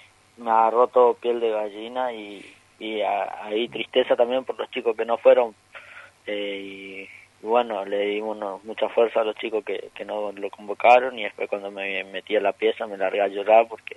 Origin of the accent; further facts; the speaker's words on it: Wanda, Misiones, Argentina; now in Buenos Aires, Argentina; La verdad, la gente de mi pueblo siempre son muy buenos y siempre me apoyan.